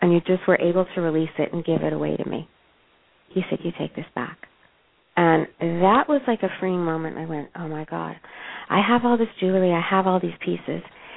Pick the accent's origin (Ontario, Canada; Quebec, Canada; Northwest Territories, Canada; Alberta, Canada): Quebec, Canada; Montreal; He's Canadian. I'm from Montreal.